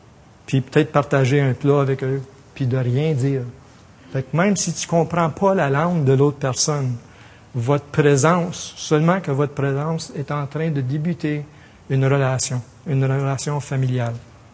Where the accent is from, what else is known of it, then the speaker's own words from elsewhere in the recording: Ontario, Canada; je pense que je viens d'une culture plutôt anglaise. Je suis franco-ontarien, je ne suis pas québécois